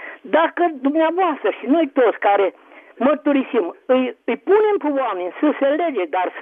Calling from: Bucharest, Romania; sunt din București.

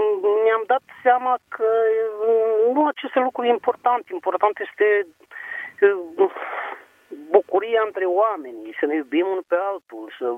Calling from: Pitești, Argeș, Romania; sunt din Pitești

